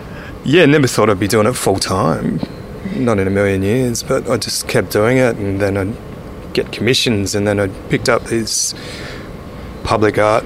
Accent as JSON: {"language": "English", "town": "Canberra", "region": "Australian Capital Territory", "country": "Australia", "tie": "born or raised there", "said": "because I was growing up in Canberra before the days of the internet"}